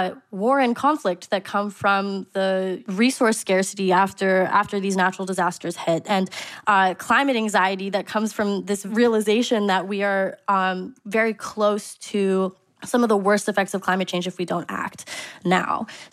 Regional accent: California, United States; Well, I grew up in Northern California

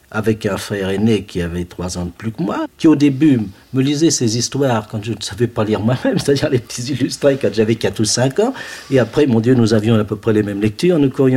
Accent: Paris, Île-de-France, France; Enfin, je peux dire que toute ma vie s'est déroulée dans Paris. Je suis né rue de Dunkerque, vous savez, juste tout en bas de la butte.

